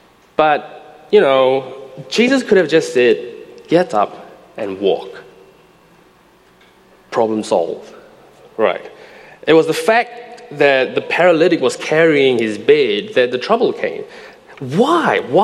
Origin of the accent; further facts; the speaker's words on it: Singapore; And it was a guy from Singapore, my hometown.